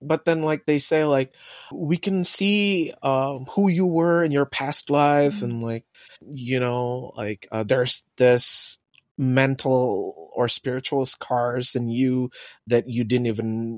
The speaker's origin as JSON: {"language": "English", "town": "Bogor", "region": "West Java", "country": "Indonesia", "tie": "born or raised there", "said": "I grew up in Bogor, like, born and raised"}